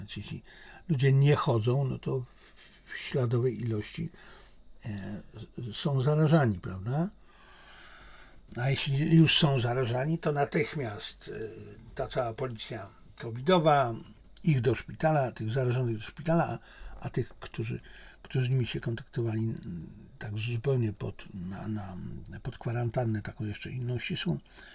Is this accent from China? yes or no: yes; China; first language Chinese; Polish is a second language; Ponieważ ja jestem Chińczykiem. Ja myślę po chińsku.